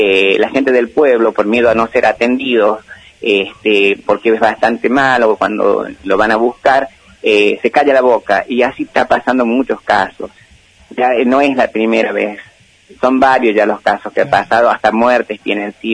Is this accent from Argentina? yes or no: yes; Guandacol, La Rioja, Argentina; yo soy oriundo de Guandacol, nací allá, me crecí